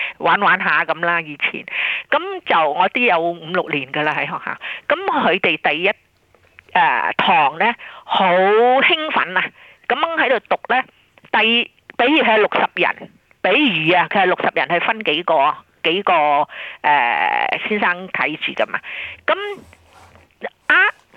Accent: China; 但我哋中國人教中文咧，係好嚴肅啊

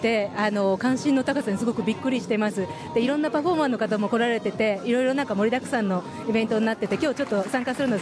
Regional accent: Kobe, Hyogo, Japan; now in Sydney, Australia; 私は神戸出身で、神戸で震災を体験したいんですけども

